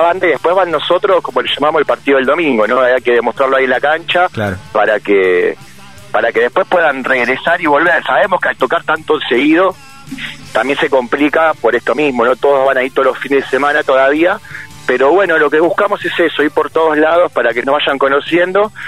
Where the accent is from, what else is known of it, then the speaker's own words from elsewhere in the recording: Buenos Aires, Argentina; Nosotros somos de Buenos Aires, Capital Federal